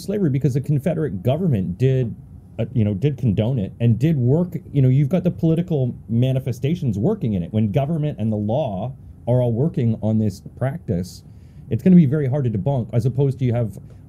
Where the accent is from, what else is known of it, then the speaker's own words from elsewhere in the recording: Canada; And they're like, where are you from? Like, Canada.